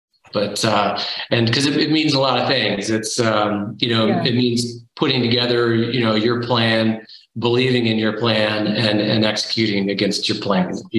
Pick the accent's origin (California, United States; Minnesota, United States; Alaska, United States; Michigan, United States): Michigan, United States; Detroit; now in Connecticut, United States; Yeah, I grew up outside Detroit, Michigan. And so we had a lot of trees there. I actually then moved to Connecticut